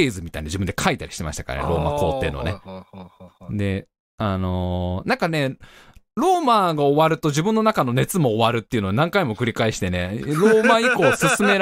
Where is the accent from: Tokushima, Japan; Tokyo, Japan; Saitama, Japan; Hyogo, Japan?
Saitama, Japan; Tokorozawa; 僕は埼玉県所沢市出身ですから、